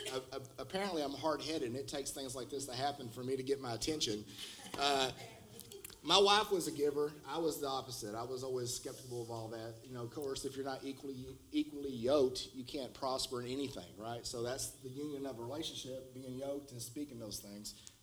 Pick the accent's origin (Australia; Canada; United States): United States; Mesquite, Texas; I'm from Mesquite, guys.